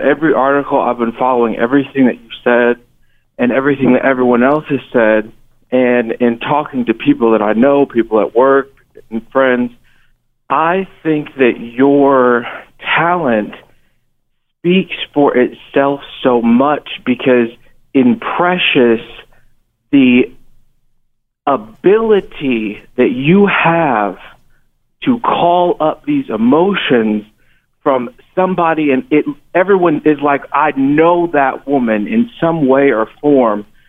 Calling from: Missouri, United States; calling from Missouri.

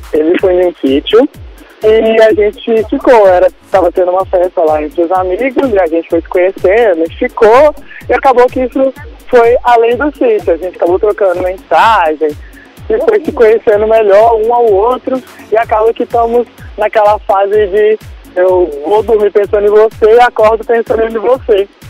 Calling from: Belo Horizonte, Minas Gerais, Brazil; Eu falo de BH.

